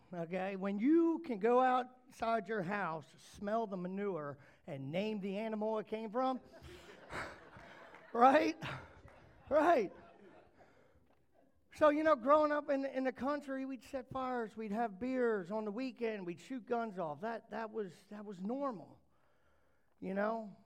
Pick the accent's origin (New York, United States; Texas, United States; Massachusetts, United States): Texas, United States; Denton; I got to tell you guys where I've come from. I grew up in Denton.